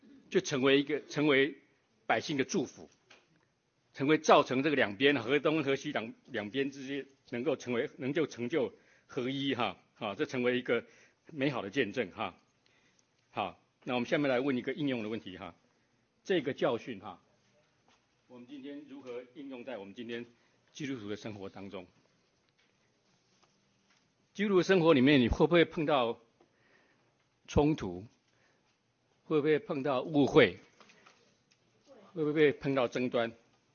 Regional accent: Taiwan; 你要一听我讲话就知道我是从台湾来的哈。我一直以为是口音哈，不过有时候后来发现好像也不是口音，有些我们用的词哈。

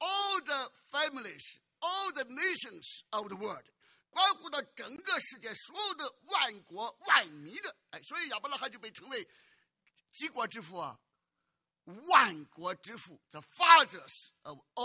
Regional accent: China; 但是我们中国人，我们很少强调耶稣基督他是我们的什么大君王。

